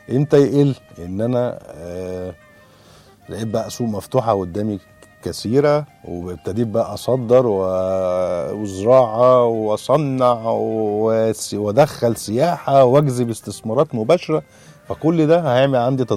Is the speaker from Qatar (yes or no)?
no; Egypt; عندنا في مصر بدأنا ب7 مدن صناعية شبابية